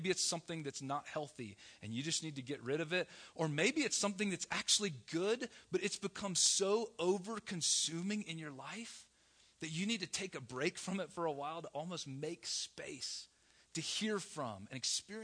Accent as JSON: {"language": "English", "region": "the South", "country": "United States", "said": "I'm from the South. We drink sweet tea."}